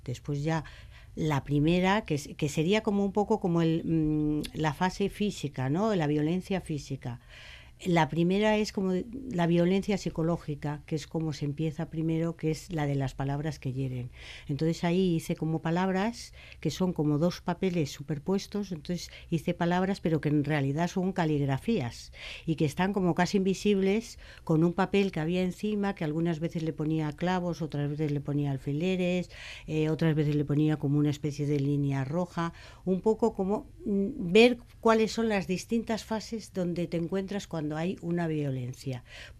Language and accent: Spanish; Madrid, Community of Madrid, Spain; now in Cuenca, Spain; porque yo soy de Madrid, no soy de Cuenca, entonces yo fui por el azar y bueno, pues me quedé ahí.